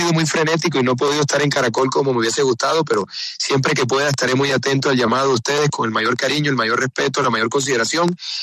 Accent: Caribbean coast, Colombia; soy provinciano, que soy costeño, ¿no? Porque soy doble outsider.

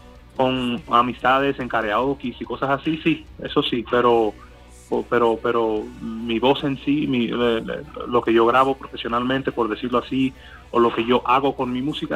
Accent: Cuba; accent: Cuban; now in Colombia; si me hubiera conocido hace unos 6 o 7 años, hubiera sido bien, bien, bien cubano mi acento.

